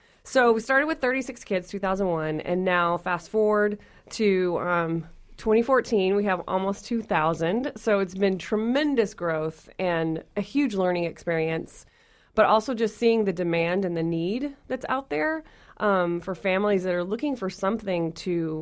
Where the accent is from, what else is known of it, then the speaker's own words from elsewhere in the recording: Texas, United States; and I'm from Texas. So band was El Sistema for us.